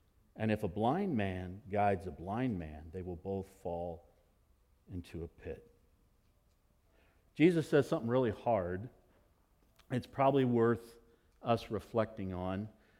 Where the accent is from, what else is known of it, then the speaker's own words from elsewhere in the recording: Nevada, United States; I grew up in Northern Nevada, where the love language on bus trips in high school was the game of poker.